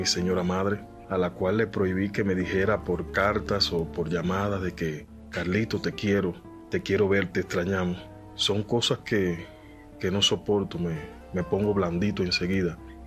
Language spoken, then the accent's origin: Spanish; Santiago de Cuba, Cuba; Soy natural de Santiago de Cuba.